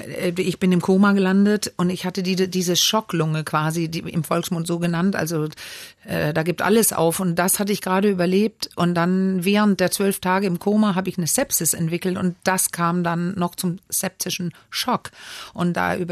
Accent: Denmark; also ich bin ja Dänin, Dänisch.

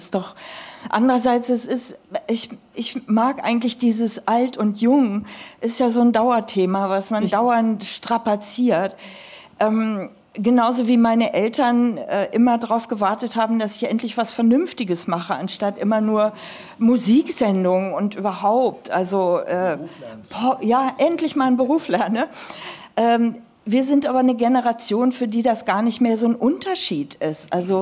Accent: Hanover, Lower Saxony, Germany; Außerdem, ich komme aus Hannover

